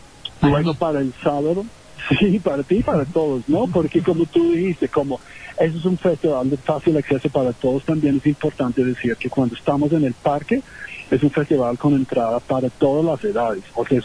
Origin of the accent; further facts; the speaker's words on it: Northern Ireland, United Kingdom; Spanish is a second language; Yo soy de Irlanda del Norte.